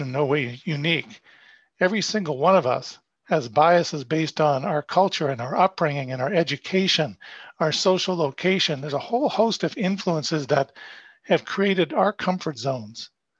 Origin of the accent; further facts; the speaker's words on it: Cleveland, Ohio, United States; also born or lived in Pittsburgh, Pennsylvania; I grew up in the United States, with most of that time being split between the Cleveland and Pittsburgh areas.